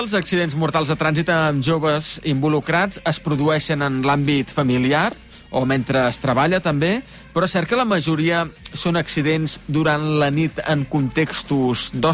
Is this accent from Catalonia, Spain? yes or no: yes; Vic, Catalonia, Spain; però recordo de petit, jo sóc de Vic, jo veia... gent jove, de 16 a 17 anys